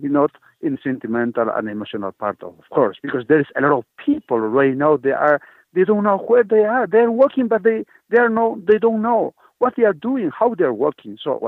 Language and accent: English; Cusco, Peru; first language Quechua; English is a second language; from Cusco, Peru. I just born like 78 kilometers far from the Cusco city. And my village is like Ipuer. When I was like 6 years old, or maybe until 6 years old, I was just speaking Quechua, which is the mother language.